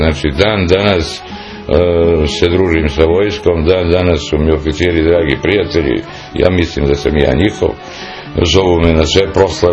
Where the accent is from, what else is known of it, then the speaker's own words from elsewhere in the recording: Kragujevac, Šumadija, Serbia; Kasnije ostajem kao Kragujevčanin, po poreklu, odnosno po mojim očevim i majčinim.